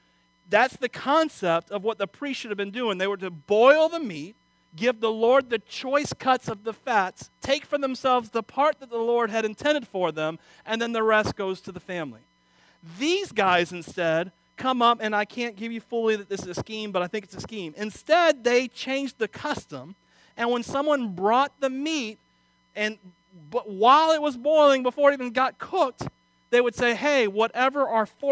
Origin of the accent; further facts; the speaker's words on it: Wauchula, Florida, United States; Now, I know only, all I know, by the way, about meat and cattle is because I'm from Wachula, Florida.